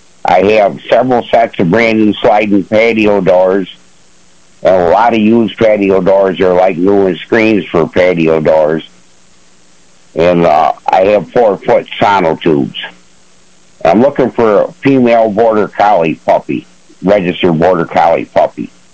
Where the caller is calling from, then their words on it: Ashford, New York, United States; Yes, good morning. Calling from Ashford, New York.